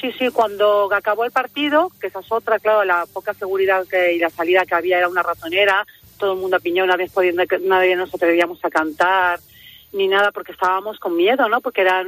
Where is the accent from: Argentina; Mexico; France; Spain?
France; como yo soy francés, yo le oí decir en francés, entra